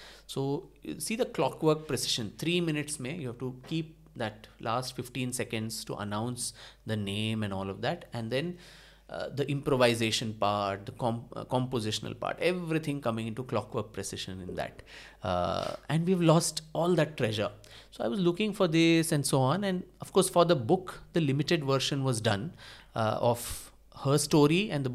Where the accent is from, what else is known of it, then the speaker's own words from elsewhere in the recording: India; as a student of music, as a student of history, and more so as an Indian, I think it was deeply embarrassing for me to tell them that, no, we don't have one such institution.